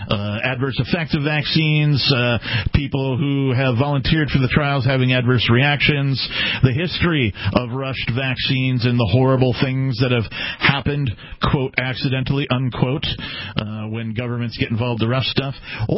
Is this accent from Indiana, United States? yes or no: no; Seattle, Washington, United States; I come from Seattle where there's one Bitcoin ATM.